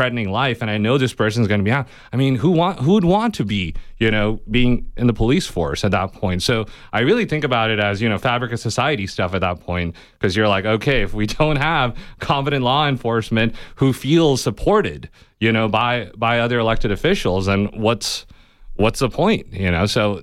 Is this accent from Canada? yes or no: no; India; now in United States; So I'm an immigrant. I came from India, where the dream was, you know, like, hey, America is this shining city on the hill.